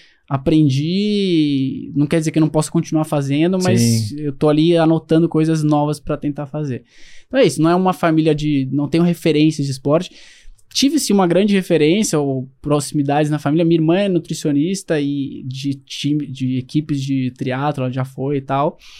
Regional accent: São Paulo, Brazil; Eu sou, assim, sou de São Paulo, não tenho uma família esportista

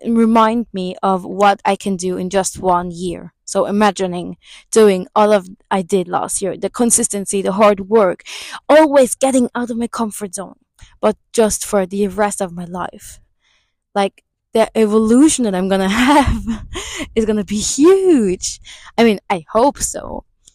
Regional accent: Alexandria, Alexandria Governorate, Egypt; It's not the city we come from. We come from Alexandria. We are Alexandrians

